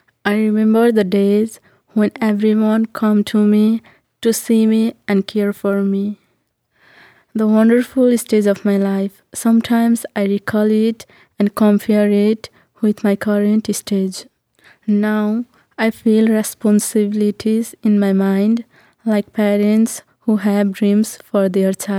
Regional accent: Nepal; I'm from Nepal

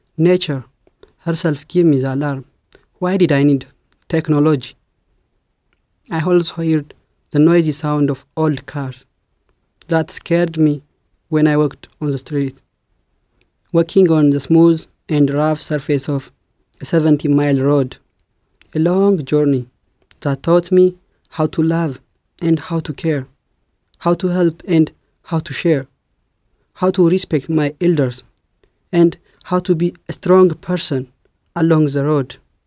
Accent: Ethiopia; I came from Ethiopia.

